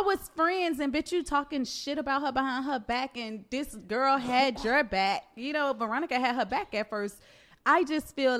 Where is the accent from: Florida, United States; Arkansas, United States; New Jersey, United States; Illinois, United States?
Florida, United States; Miami; And I'm from Miami. I'm from the 305, born and raised.